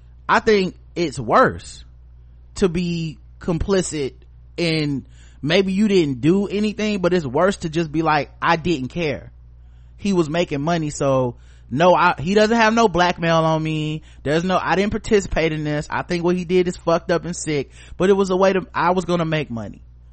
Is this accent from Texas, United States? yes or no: yes; Texas, United States; I grew up in Texas.